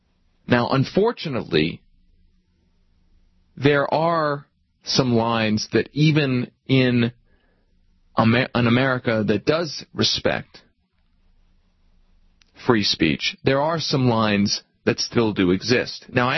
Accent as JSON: {"language": "English", "town": "Philadelphia", "region": "Pennsylvania", "country": "United States", "said": "Of course, it's not always sunny in Philadelphia. I'm from Philadelphia."}